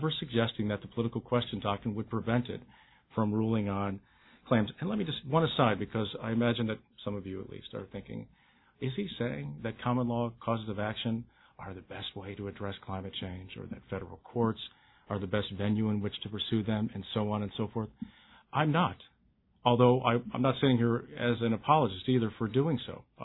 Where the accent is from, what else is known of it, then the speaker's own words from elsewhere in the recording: Philadelphia, Pennsylvania, United States; I'm from Philadelphia area